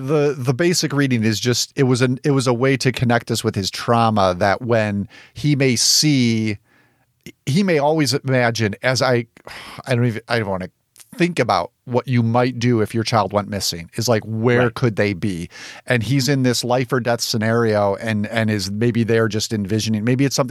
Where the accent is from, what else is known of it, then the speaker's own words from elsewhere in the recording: Midwest, United States; I'm from the Midwest. We don't do that.